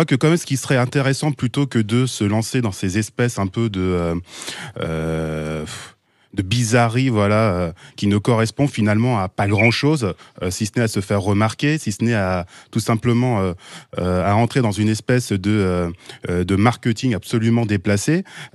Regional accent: France; je suis français, je suis d'ascendance mauricienne, indienne.

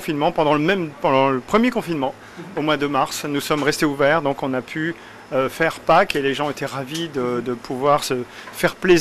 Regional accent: Pays de la Loire, France; now in Paris, France; je suis venu sur Paris, je suis originaire de la province, de la Sarthe plus précisément.

